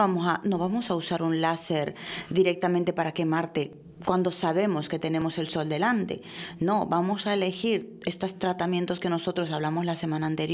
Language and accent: Spanish; Peru; Yo soy latina, soy peruana y mi piel es morenita